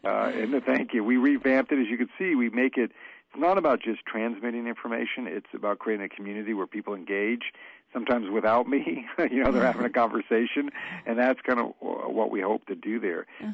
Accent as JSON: {"language": "English", "region": "Alaska", "country": "United States", "tie": "born or raised there", "said": "as someone born and raised in Alaska, I mean, we kind of grew up knowing that in order for us to be successful, we have to be thinking outside of Alaska's borders"}